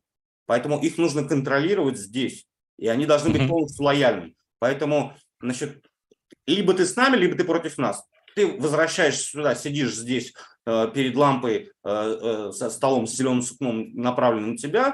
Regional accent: Kazakhstan; Я казах, понимаешь?

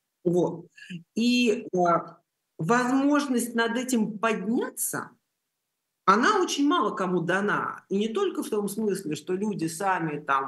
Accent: Russia; Я из России

